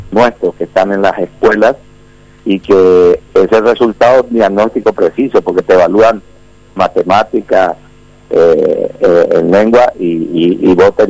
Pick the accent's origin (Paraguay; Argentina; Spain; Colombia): Paraguay; como sociedad paraguaya, escuchando a todos los sectores